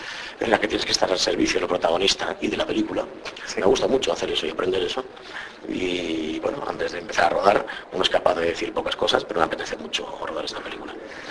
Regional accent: Barcelona, Catalonia, Spain; Somos de Barcelona los dos

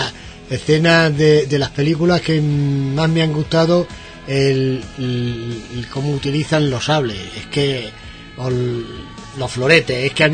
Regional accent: Extremadura, Spain; Hombre, claro, es que sí. Es de mi tierra. Es extremeño.

